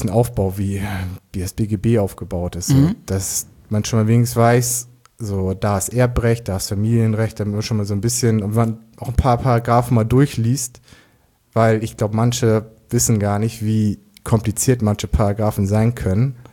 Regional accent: Lockstedt, Germany; Nee, ich komme sogar aus Lockstedt.

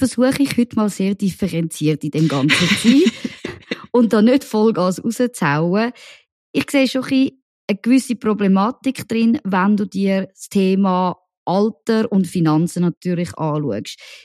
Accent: Zurich, Switzerland; wo ich halt zum Beispiel als Zürcherin konsequent von Appenzell, Innerrhoden, Uri und Konsorten überstimmt werde.

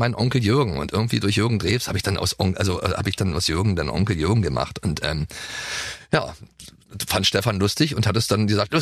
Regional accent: East Germany, Germany; ich komme aus dem Osten und habe deine ganzen Platten irgendwie

